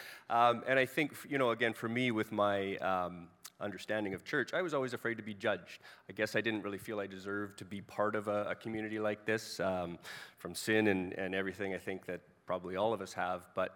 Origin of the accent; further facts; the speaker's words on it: British Columbia, Canada; We're from Vancouver Island, just as a reference.